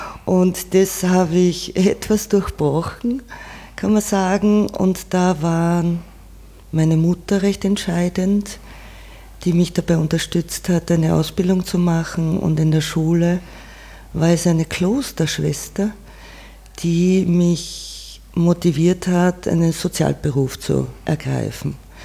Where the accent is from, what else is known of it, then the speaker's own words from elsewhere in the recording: Carinthia, Austria; Bei uns in Kärnten, wo ich aufgewachsen bin, dann sind es Erinnerungen an früher, dann ist es ein Zuhause.